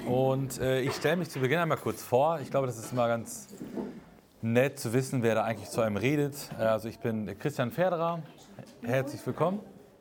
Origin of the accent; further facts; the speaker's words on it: Espelkamp, North Rhine-Westphalia, Germany; Genau, ich komme aus Espelkamp.